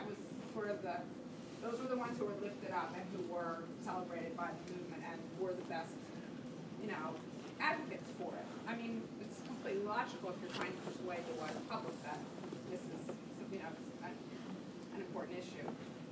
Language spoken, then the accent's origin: English; United States; I didn't know what was going on. I was raised in the United States. I don't know anything about Mexico or Guatemala or wherever they're from, right?